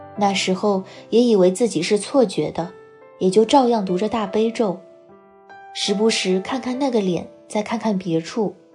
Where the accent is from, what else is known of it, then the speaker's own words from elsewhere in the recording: Shandong, China; 更神奇的是，我家乡山东的一个同学，他是我的好朋友，从小就有些通灵的功能。